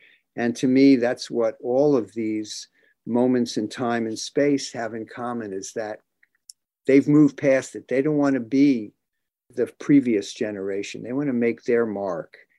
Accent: New Jersey, United States; I can only say that when I was a wild animal growing up in New Jersey, I don't know who I was.

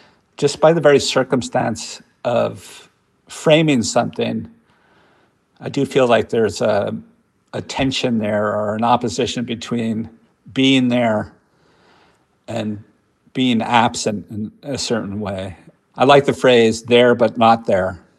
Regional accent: Brooklyn, New York, United States; I grew up in Park Slope in Brooklyn, and my father was a psychoanalyst, and he had his office in the basement of our home in Park Slope

